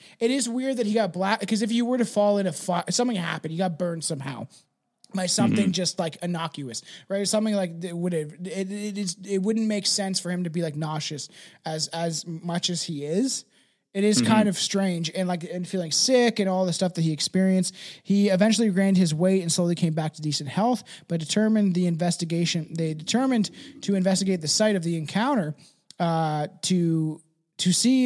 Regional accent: Canada; I can't do a Canadian accent, which is so weird because I'm Canadian.

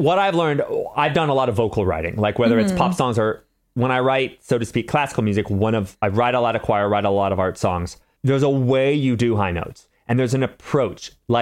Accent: San Diego, California, United States; I'm from San Diego, dude. There was so much country music when I was a kid.

